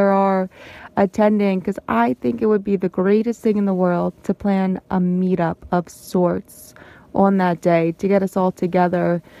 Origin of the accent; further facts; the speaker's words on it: Baltimore, Maryland, United States; I'm from Baltimore, Maryland.